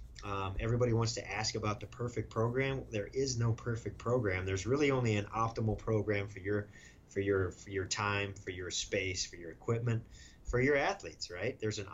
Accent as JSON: {"language": "English", "region": "Kansas", "country": "United States", "tie": "born or raised there", "said": "Yeah, I grew up in Western Kansas, small town. Town had about 300 people."}